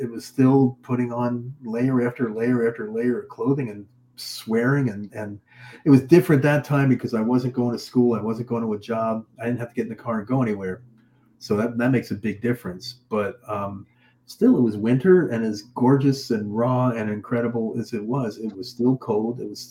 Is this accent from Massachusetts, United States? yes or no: yes; Boston, Massachusetts, United States; moved away as an adult; now in Los Angeles, United States; So I wanted to make Hollywood movies, and they weren't making those in Boston. So I came out here at 22 to do that.